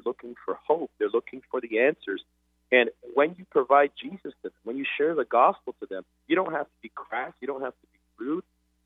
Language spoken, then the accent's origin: English; Canada; I'm from Canada, and my hope is to do this in every city in as much as I can.